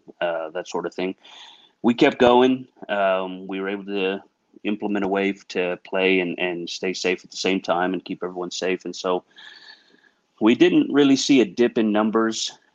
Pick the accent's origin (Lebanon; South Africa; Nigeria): South Africa; My parents were missionaries, and I ended up growing up in South Africa, which, as you all know, four-time world champs, but we don't have to get into all of that.